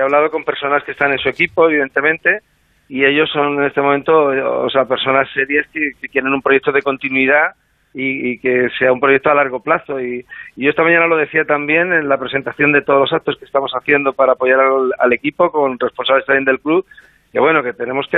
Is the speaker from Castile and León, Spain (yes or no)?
no; Córdoba, Andalusia, Spain; born there; also born or lived in Madrid; yo vine de Madrid a Granada con 18 años. Yo tuve que haber nacido en Granada, pero nací inicialmente en Córdoba.